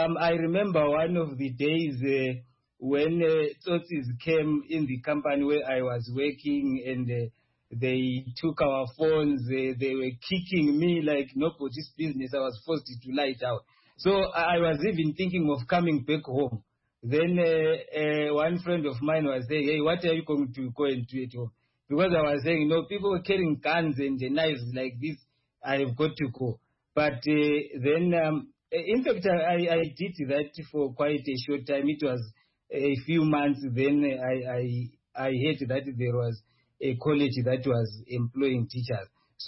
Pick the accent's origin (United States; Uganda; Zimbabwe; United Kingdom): Zimbabwe; moved away as an adult; now in South Africa; born and bred in Kai, educated in Kai, and I'm at Gweru Teachers College. Then I a teacher by profession, but now my title is of a lecturer here in South Africa